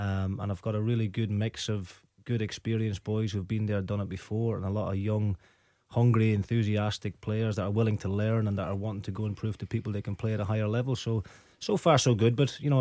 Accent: Waterford, Munster, Ireland; I'm from Waterford in Ireland

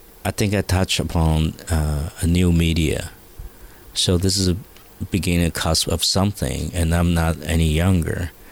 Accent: Taiwan; I'm a boy from Taiwan. How did I get to do this?

